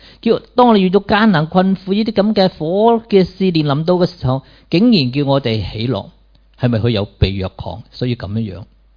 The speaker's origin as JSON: {"language": "Cantonese", "country": "Hong Kong"}